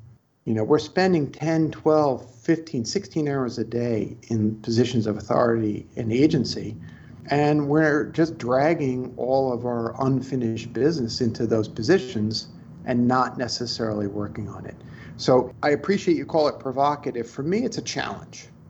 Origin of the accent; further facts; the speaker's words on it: Brooklyn, New York, United States; I'm from Brooklyn. I get really simple.